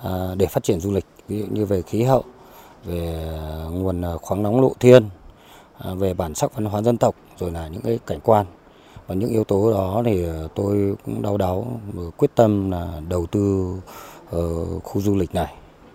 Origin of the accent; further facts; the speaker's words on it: Trạm Tấu, Yên Bái, Vietnam; Tôi là người con sinh ra và lớn lên ở huyện Trạm Tấu